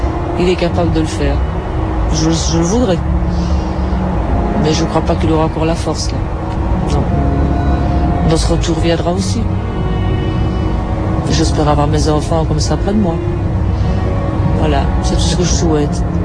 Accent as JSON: {"language": "French", "country": "Belgium", "accent": "Belgian", "said": "Mon accent est belge. Je suis belge."}